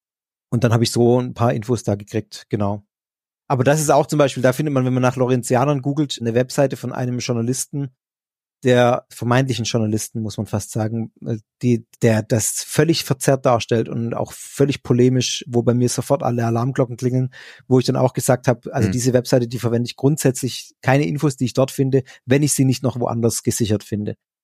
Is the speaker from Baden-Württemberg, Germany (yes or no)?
yes; Pforzheim, Baden-Württemberg, Germany; Pforzheim ist meine Heimatstadt.